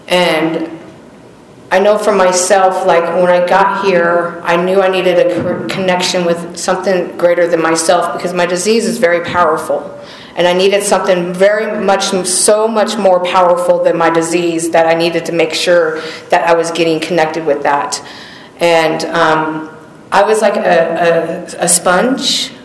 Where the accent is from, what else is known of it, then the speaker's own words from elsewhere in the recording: Las Vegas, Nevada, United States; Straight ghetto west side. Anyways, I was born and raised in Vegas